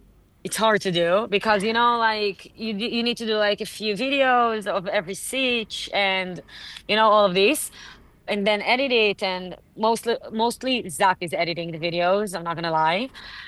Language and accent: English; Tel Aviv, Tel Aviv District, Israel; I'm born and raised in Tel Aviv.